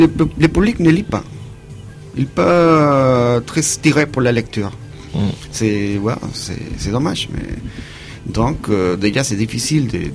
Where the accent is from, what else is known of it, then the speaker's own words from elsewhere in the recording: Mexico; French is a second language; now in France; parce que comme je viens de Mexique, pour moi, Torgal, ça n'existe pas. Donc je suis arrivé en France